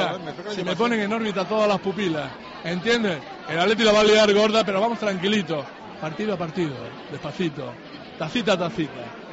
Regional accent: Badajoz, Extremadura, Spain; Sí, somos paisanos de Badajoz, de la tierra más grande del mundo.

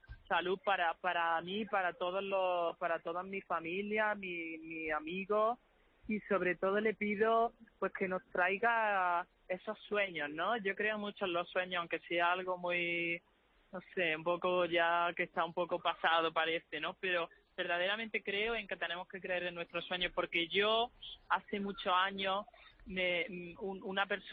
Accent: Spain; nos hemos tomado la uva como buenos españoles.

